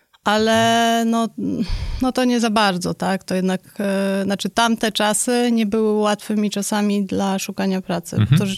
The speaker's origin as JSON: {"language": "Polish", "town": "Warsaw", "region": "Masovian Voivodeship", "country": "Poland", "said": "Ja studiowałam w Warszawie, ja w ogóle jestem z Warszawy, studiowałam w Warszawie na Kuźmińskim."}